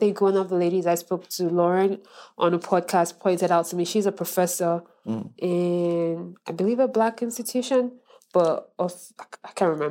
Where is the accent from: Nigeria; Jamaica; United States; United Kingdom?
Nigeria; Who, to be fair to this conversation, I grew up in the States that I was from.